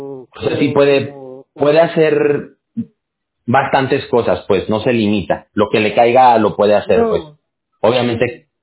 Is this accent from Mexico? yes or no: yes; Aguascalientes, Mexico; yo prácticamente me crié en Aguascalientes.